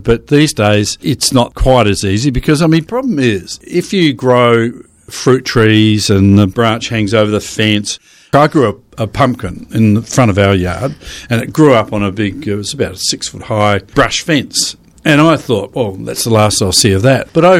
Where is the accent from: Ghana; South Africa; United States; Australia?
Australia; Payneham, South Australia; We grew up in the Paynham area. That was Italian